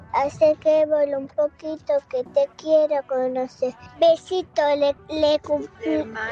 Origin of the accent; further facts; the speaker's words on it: Terrassa, Catalonia, Spain; Soy de Tarrasa.